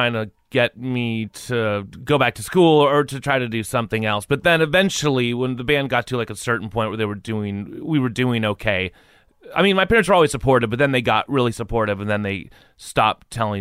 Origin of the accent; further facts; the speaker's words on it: San Jose, California, United States; I grew up in the Bay Area.